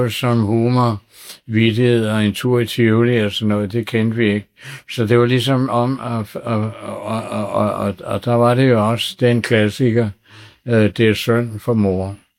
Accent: Copenhagen, Capital Region of Denmark, Denmark; Det er derhjemme i Sydhavnen, der var sådan en såkaldte familie.

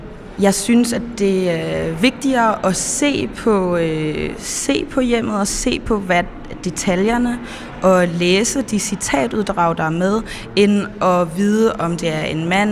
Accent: Germany; halvdansk, halv afroamerikansk, men jeg er opvokset i Tyskland, så, og jeg har familie rundt omkring

